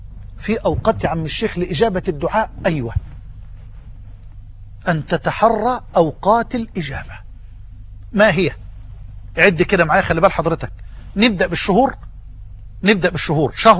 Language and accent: Arabic; Egypt; يعني بلغتنا في بلهجتنا في مصر حفان مية كده